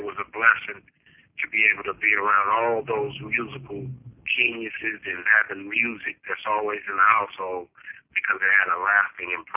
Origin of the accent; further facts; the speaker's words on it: Pomona, California, United States; being that we grew up around Pomona, California